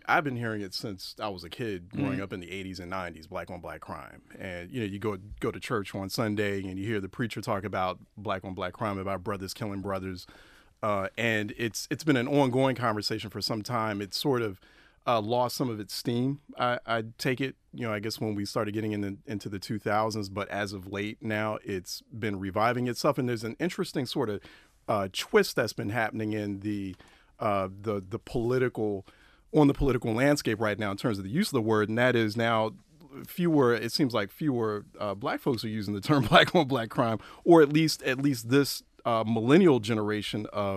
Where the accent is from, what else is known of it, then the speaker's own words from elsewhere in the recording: Philadelphia, Pennsylvania, United States; I grew up in North Philadelphia, so I mean, I've seen it. I know it. I grew up with that.